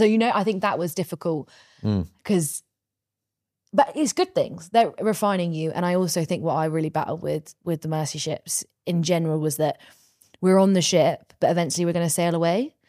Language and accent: English; England, United Kingdom; I am English, but I think I really battle with that of like, I'll never know.